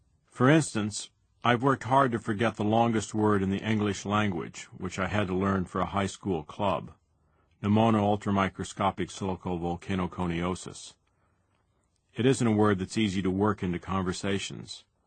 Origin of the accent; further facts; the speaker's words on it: Kansas City, United States; I grew up in Kansas City, which is what the real estate people might call equally convenient to either coast.